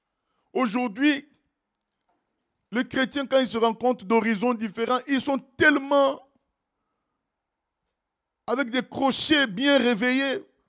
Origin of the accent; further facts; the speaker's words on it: Normandy, France; quand je leur ai dit que je venais de Normandie